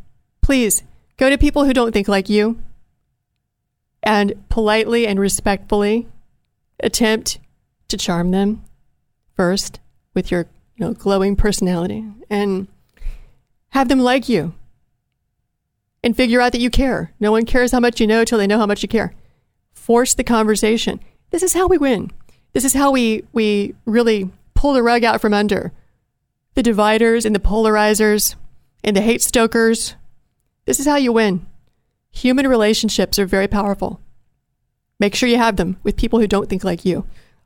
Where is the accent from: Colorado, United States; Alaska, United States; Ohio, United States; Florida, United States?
Ohio, United States; I'm from the Rust Belt of Ohio. I'm from the steel mills, coal mines, railroading towns of Ohio.